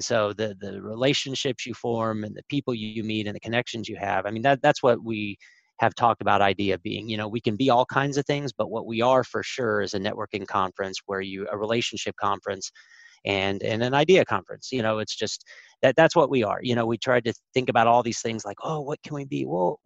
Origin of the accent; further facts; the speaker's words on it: Kansas City, Missouri, United States; he has an offer and it's my hometown, Kansas City Royals. My family's from there, whatever.